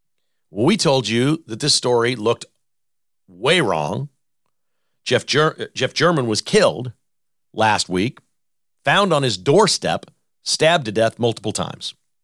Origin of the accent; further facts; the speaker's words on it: England, United Kingdom; now in United States; Because I was born, my parents are from India. I was born in England and I moved here and became a citizen, and I know what's best for all Americans.